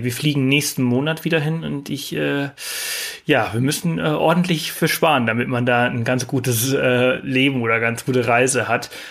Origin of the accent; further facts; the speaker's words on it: Balearic Islands, Spain; früher auf Mallorca, wo ich aufgewachsen bin